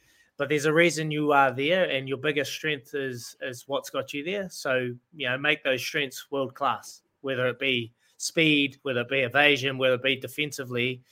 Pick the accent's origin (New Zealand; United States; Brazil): New Zealand; I wanted to finish my career here and, you know, stay as a New Zealander playing solely in New Zealand.